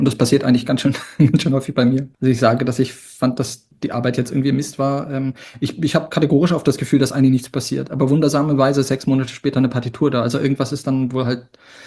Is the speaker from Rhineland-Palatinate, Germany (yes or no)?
no; Bad Harzburg, Lower Saxony, Germany; da in Bad Harzburg, wo ich groß geworden bin